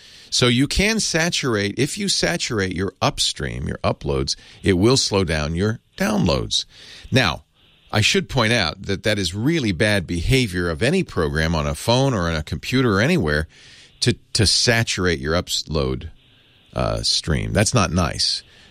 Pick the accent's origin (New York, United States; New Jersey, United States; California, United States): California, United States; Hey, we're from California. We have thin blood now. We can't take the cold anymore.